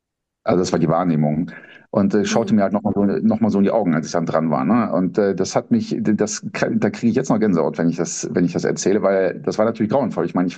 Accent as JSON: {"language": "German", "town": "Düsseldorf", "region": "North Rhine-Westphalia", "country": "Germany", "tie": "born or raised there", "said": "Geboren und aufgewachsen bin ich in Düsseldorf."}